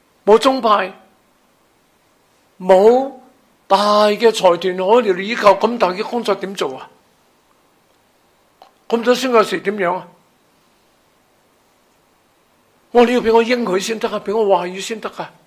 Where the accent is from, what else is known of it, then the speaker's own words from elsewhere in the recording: China; now in Hong Kong; 我在农村出世，看牛大，大地主，家人都斗到天翻地覆。我出世3年，我老豆就走佬，成个童年没有爸爸在身边，10岁见回我爸爸，成个农村9年里面没有读过书。偷渡嚟香港之后呢，一读读3年班啊